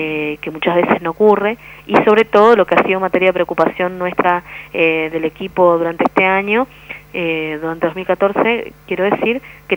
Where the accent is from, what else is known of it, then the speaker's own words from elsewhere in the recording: Oberá, Misiones, Argentina; Vengo de Oberá viviendo continuamente en el transcurso de los años una cantidad enorme de falencias en el hospital público